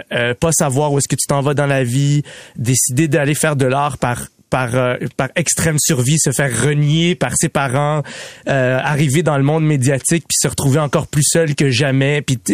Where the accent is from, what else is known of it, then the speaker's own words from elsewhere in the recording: Quebec, Canada; je suis un Québécois qui raconte son histoire